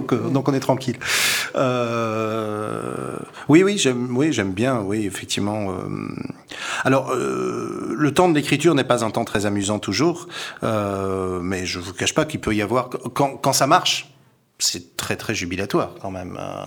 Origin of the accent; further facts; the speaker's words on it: Saint-Jean-de-Luz, Nouvelle-Aquitaine, France; je suis d'ici, je suis de Saint-Jean-de-Luz. C'est ici que j'ai appris la lenteur des choses